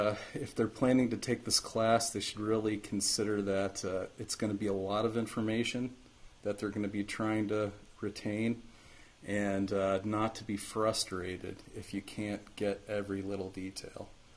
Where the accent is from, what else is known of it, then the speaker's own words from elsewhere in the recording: Arizona, United States; I'm from Arizona, from, well, I live in Flagstaff, but I work in Williams, Arizona